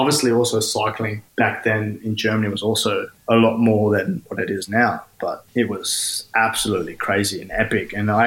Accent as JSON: {"language": "English", "town": "Inverell", "region": "New South Wales", "country": "Australia", "tie": "born or raised there", "said": "I mean, I grew up in Inverell. It's a pretty small country town in New South Wales."}